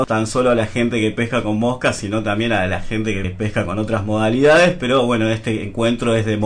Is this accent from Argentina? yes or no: yes; Neuquén, Argentina; todo el norte neuquino, más allá de que seamos Manzano Amargo en este momento, somos norte neuquino